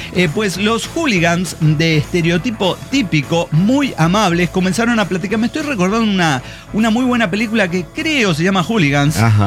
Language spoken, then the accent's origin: Spanish; Mexico City, Mexico; no puedo ser que siendo chilango, nativo, me chinguen el teléfono en un amontonamiento.